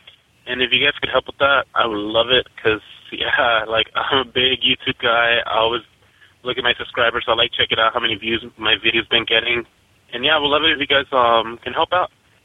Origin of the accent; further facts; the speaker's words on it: Las Vegas, Nevada, United States; I'm from Las Vegas, Nevada.